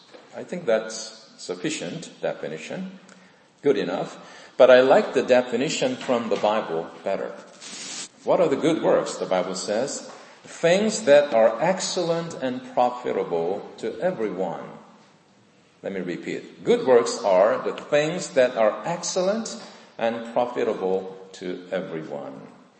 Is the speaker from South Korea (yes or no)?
yes; South Korea; moved away; Growing up in Korea, I was educated in the public school system.